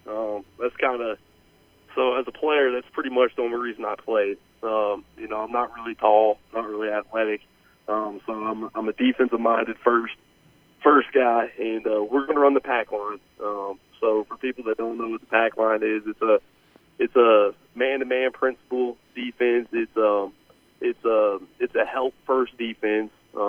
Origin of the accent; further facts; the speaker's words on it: Fordland, Missouri, United States; I'm from Springfield, but I'm actually from Fordland, Missouri, which is kind of a 30 minutes outside Springfield, and Fordland's kind of a small community.